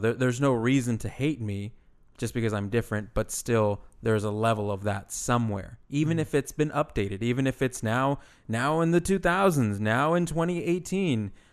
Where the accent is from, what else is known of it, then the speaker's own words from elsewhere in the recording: Texas, United States; growing up in Texas, Texas is very split right down the middle.